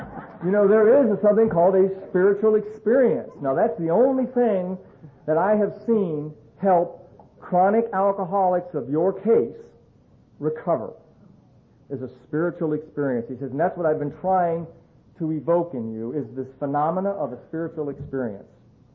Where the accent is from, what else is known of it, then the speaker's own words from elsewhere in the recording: Akron, Ohio, United States; also born or lived in Kansas City; I grew up in Akron, Ohio. I was born in Kansas City, but my parents moved up there to Akron when I was about 5. Actually, they moved back to Akron.